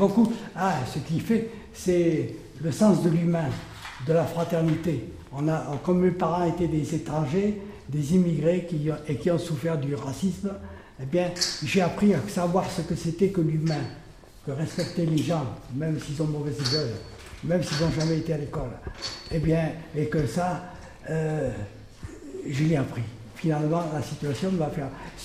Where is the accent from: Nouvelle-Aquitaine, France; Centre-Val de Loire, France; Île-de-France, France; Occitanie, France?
Occitanie, France; Comme je suis originaire des Cévennes, les Cévennes, c'est un pays foutu, parce qu'il y avait des mines avant, il y avait 15 000 habitants, tout le monde est parti.